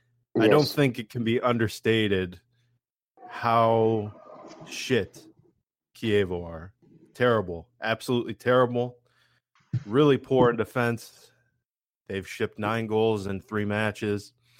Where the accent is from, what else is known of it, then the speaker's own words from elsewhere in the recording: Veneto, Italy; I'm originally from Italy, very close to Verona, and this is a club that is sort of the bane of my existence.